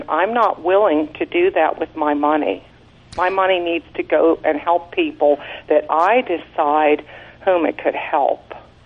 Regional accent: New Castle, Pennsylvania, United States; I was very active in the pro-life movement in my hometown, Newcastle, PA

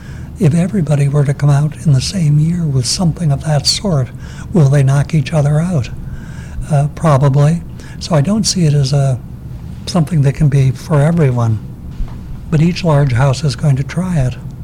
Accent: New Jersey, United States; And the library that I had growing up in New Jersey had all the original Tom Swifts.

